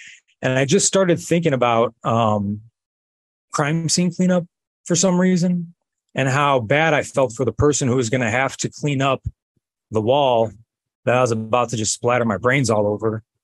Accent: Chicago, Illinois, United States; I was raised in Chicago, and I just had some really bad influences at a really early age. Heroin was a huge problem where I grew up

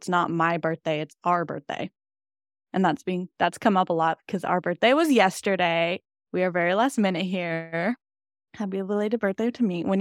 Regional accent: Salmon Arm, British Columbia, Canada; So I am in my hometown once again, Salmon Arm, if any of you know it.

